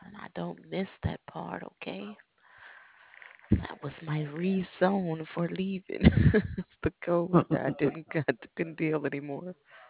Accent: Chicago, Illinois, United States; just because I'm actually from Chicago, still have family there, so I looked up their weather today.

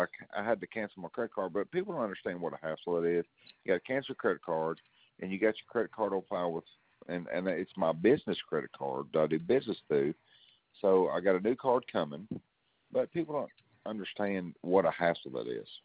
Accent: Arkansas, United States; in South Arkansas. I don't live in a small town anymore, but But anyway, I get it. 2,138 people were in my hometown.

